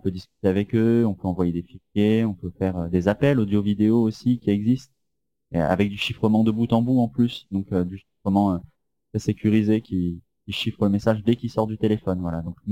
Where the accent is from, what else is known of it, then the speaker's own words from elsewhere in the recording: Rennes, Brittany, France; moi du coup, je viens de Rennes, en France. Où, voilà, la capitale de la Bretagne. C'est ça, exactement. J'y suis depuis pas longtemps